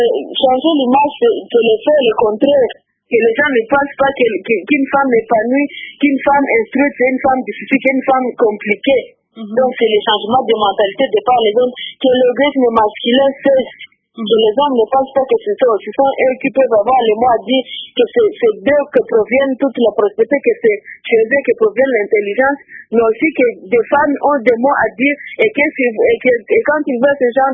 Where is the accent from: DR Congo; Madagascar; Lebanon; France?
DR Congo; Goma, North Kivu; Chez nous, à Goma